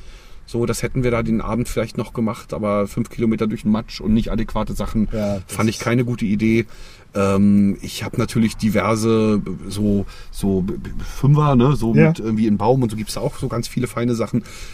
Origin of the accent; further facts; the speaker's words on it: Schwerin, Mecklenburg-Vorpommern, Germany; so in Schwerin, wir haben ja keine Uni, ne?